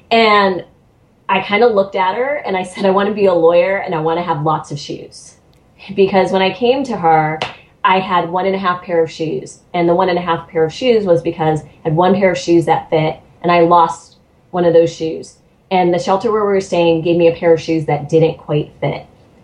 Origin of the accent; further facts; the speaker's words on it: United States; born there; I was born in America, and I was born in America during this time, because I literally am kind of the first generation to be born outside of Jim Crow